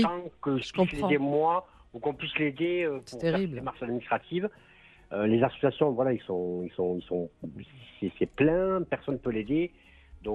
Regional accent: Toulouse, Occitanie, France; Je suis de Toulouse

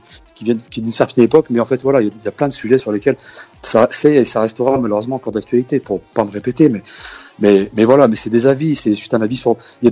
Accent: Saint-Étienne, Auvergne-Rhône-Alpes, France; nous, on est de Saint-Étienne, machin, mais moi, je suis un fils de mineur.

